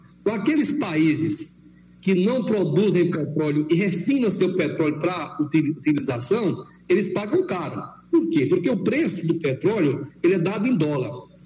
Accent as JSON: {"language": "Portuguese", "town": "Araripina", "region": "Pernambuco", "country": "Brazil", "tie": "born there", "said": "quando eu nasci aqui em Araripina, já tinha essa confusão do gesso, né?"}